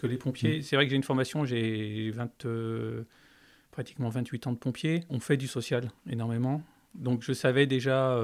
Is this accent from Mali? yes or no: no; Toulouse, Occitanie, France; born there; also born or lived in Saint-Étienne / Lyon; mes frangins sont nés à Marseille, moi je suis né à Toulouse. On a vécu à Saint-Étienne quelques années et après on est parti sur Lyon.